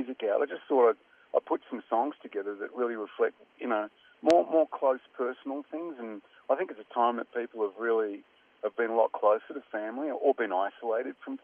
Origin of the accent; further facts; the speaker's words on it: Australia; being an Australian, then coming back to Australia, you sort of reflect on all that.